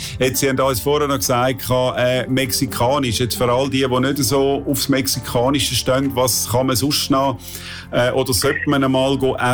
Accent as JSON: {"language": "German", "region": "Zurich", "country": "Switzerland", "accent": "Zurich dialect", "said": "ich nehme natürlich meinen super Dialekt, oder? Mit dem Zürcher Dialekt."}